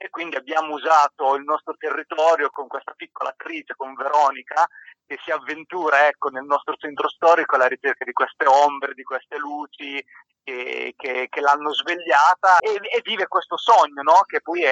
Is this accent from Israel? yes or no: no; San Marino; ho voluto un po' racchiudere un po' tutti gli artisti della mia terra per unire laddove in questo momento sembra molto difficile riuscire a stare insieme, ad unire. Ecco, questo brano ci ha uniti noi come realtà sammarinese